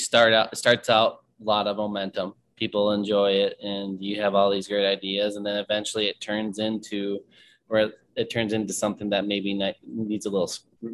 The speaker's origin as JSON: {"language": "English", "region": "Minnesota", "country": "United States", "said": "Yeah, I'm from Minnesota. I graduated from Bemidji State University in 2009. And then I moved to South Dakota and served as a kindergarten teacher for White River School District in South Dakota for two years."}